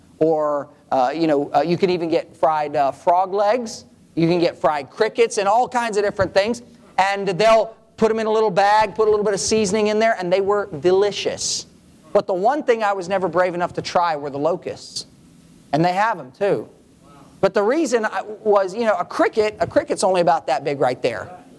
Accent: Thailand; Now, growing up in Thailand, I ate a lot of strange things.

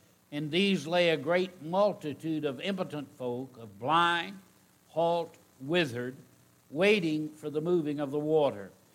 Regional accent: United States; I'm real glad that I'm an American. I'm proud of our country.

